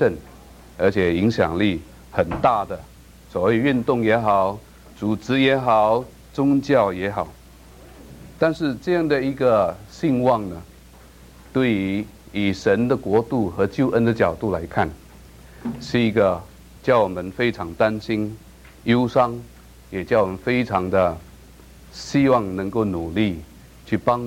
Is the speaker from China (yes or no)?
no; Singapore; 我从新加坡来，新加坡一个很小的岛